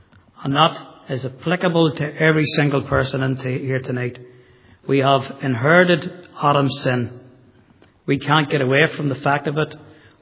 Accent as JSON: {"language": "English", "town": "Armagh", "region": "Northern Ireland", "country": "United Kingdom", "said": "I'm from Armagh. And not to give my age away too much, I was born in the 70s."}